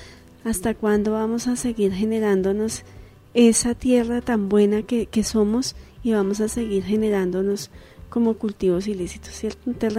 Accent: Colombia; como seres humanos, como colombianos, como hermanos, como una sociedad que ha sufrido mucho

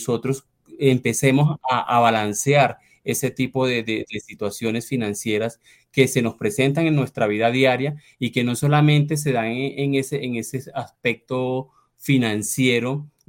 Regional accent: Colombia; Nosotros como colombianos

